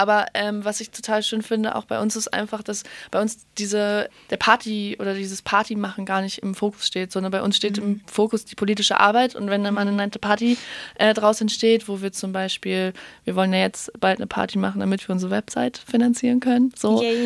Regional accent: Hamburg, Germany; das letzte Jahr war für mich das erste Mal, wo ich wirklich den Sommer über nicht in meiner Heimatstadt war, also in Hamburg.

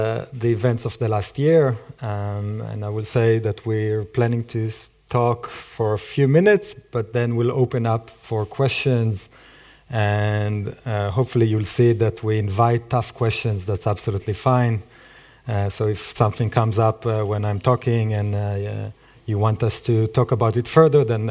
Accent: Israel; now in London, United Kingdom; I'm originally from Israel, currently living in London with my family.

